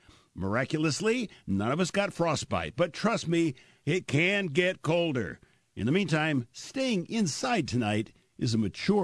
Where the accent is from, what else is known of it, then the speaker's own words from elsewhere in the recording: Iowa, United States; Yesterday, I told a friend it was 1 below in my hometown in Iowa